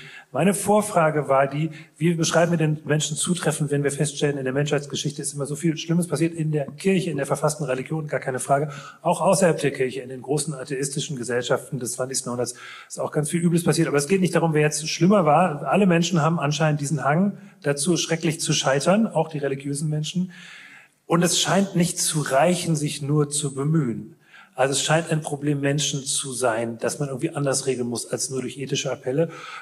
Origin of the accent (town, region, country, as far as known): Rhineland, Germany